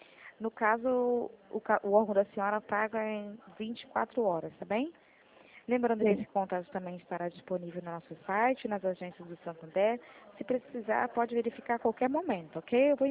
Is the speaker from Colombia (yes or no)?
no; Caxias, Brazil; sou de Caxias